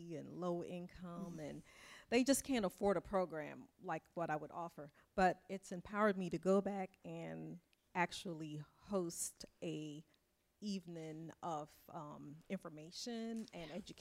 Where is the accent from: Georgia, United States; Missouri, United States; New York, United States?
Georgia, United States; Macon; from Macon, Georgia.